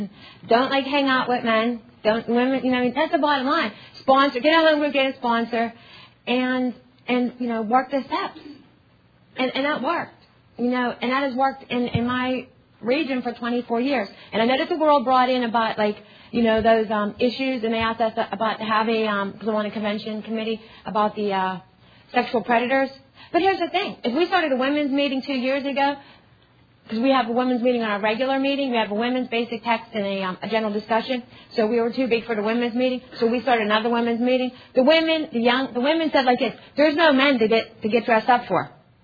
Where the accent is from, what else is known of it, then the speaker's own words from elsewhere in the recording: Pittsburgh, Pennsylvania, United States; I'm from Pittsburgh, Pennsylvania, from the Tri-State region, along with Bob over there.